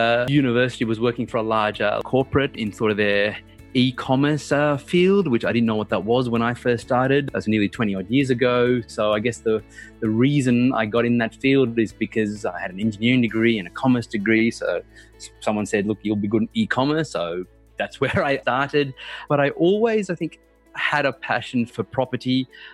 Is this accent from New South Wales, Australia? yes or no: yes; Griffith, New South Wales, Australia; also born or lived in Sri Lanka; I was born in Sri Lanka, came to Australia when I was, well, about a month shy of my 9th birthday. We grew up in a small country town called Griffith, which is about halfway between Sydney and Melbourne